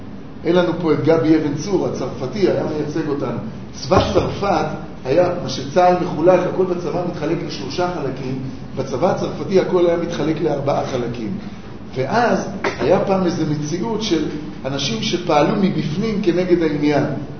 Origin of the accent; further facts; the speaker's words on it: Tel Aviv, Tel Aviv District, Israel; אנחנו גדלנו בתל אביב